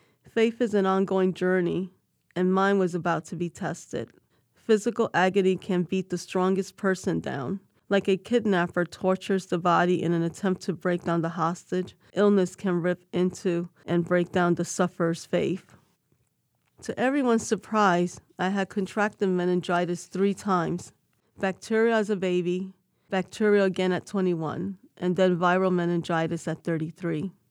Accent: New York City, New York, United States; I was born and raised in New York City.

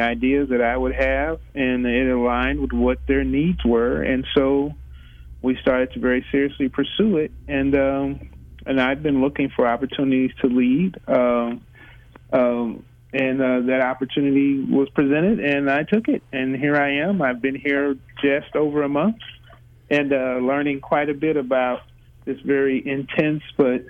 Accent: St. Louis, Missouri, United States; now in Kansas City, United States; Well, I'm originally from the St. Louis area, but I've spent close to 30 years in Kansas City

